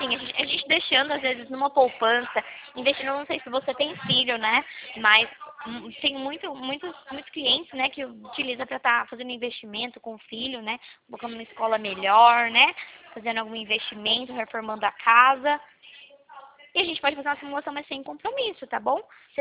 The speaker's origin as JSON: {"language": "Portuguese", "town": "Vitória da Conquista", "region": "Bahia", "country": "Brazil", "tie": "born there", "lives_now": "Valinhos, Brazil", "said": "Eu nasci em Vitória da Conquista, acredita? Mas hoje eu moro em Valinhos. Hoje eu moro em Valinhos, aqui em São Paulo."}